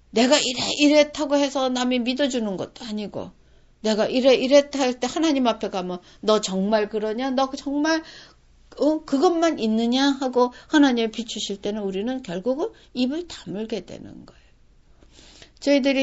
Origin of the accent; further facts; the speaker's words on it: South Korea; 우린 그렇게 자랐고, 그렇게 하는 것이 한국 사람으로서 당연한 것이었고